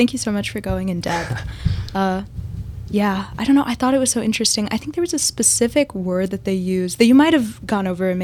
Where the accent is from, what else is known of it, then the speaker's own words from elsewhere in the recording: Atlanta, Georgia, United States; I'm from Atlanta, so I definitely like the opposite end a little bit.